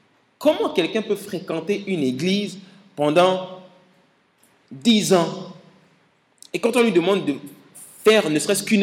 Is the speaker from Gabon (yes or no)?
yes; Gabon; Chez nous au Gabon, c'est 21 ans je crois